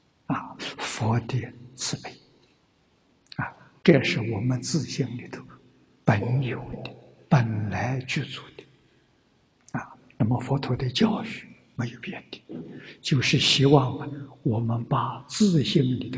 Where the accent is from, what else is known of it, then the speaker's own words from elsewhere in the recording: China; 那就是我们中国人一般称为的圣贤君子啊